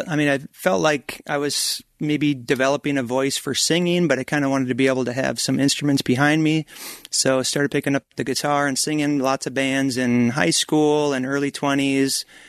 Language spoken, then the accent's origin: English; Minnesota, United States; also born or lived in Colorado Springs, United States / Flagstaff, United States; So I grew up in Minnesota and was gone in Colorado Springs for a year and in Flagstaff, Arizona for 11 years